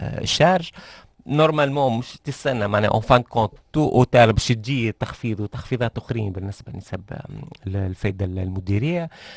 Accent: Tunisia; احنا برشا عندنا في تونس ركزوا على القانون المالي، وكانه ما ثم قانون في تونس كان قانون مالي

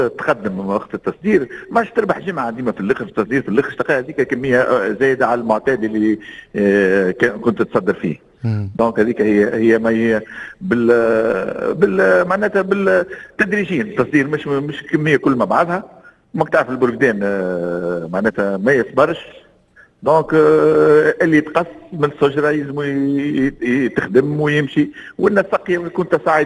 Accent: Tunisia; والله هي المعادله كان ديما المالتي هو اكثر صنف عندنا في تونس من القوارص

